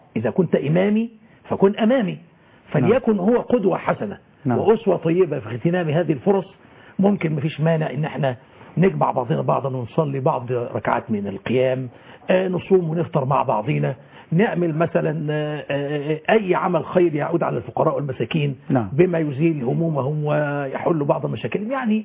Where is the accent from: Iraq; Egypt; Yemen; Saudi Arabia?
Egypt